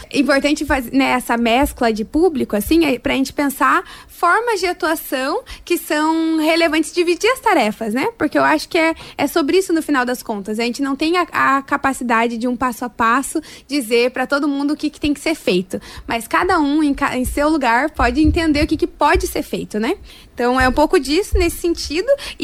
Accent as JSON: {"language": "Portuguese", "town": "Curitiba", "region": "Paraná", "country": "Brazil", "said": "eu venho lá de Curitiba, lá sou estudante de filosofia na UFPR"}